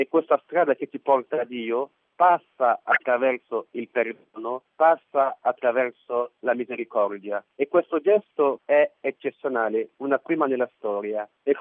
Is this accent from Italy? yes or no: no; Central African Republic; Italian is a second language